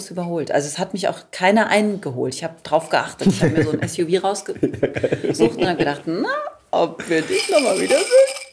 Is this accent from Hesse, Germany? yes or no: yes; Taunusstein, Hesse, Germany; also born or lived in Karlsruhe; Genau, ich bin in Karlsruhe geboren. Dann haben wir da, 3 Jahre oder knapp 4 Jahre gewohnt. Und dann sind wir nach Taunusstein bei Wiesbaden gezogen.